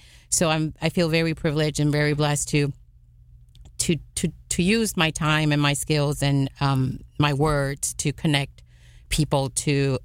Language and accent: English; Puerto Rico; and to be honest with you, I am from Puerto Rico.